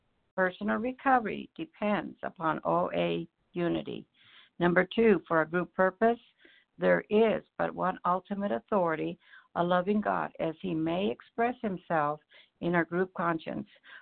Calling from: Idaho, United States; I'm calling from Idaho.

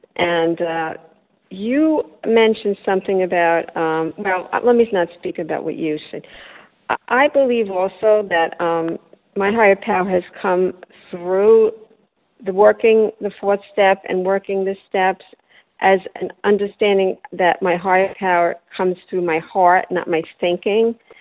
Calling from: Delray Beach, Florida, United States; I'm calling from Delray Beach, Florida.

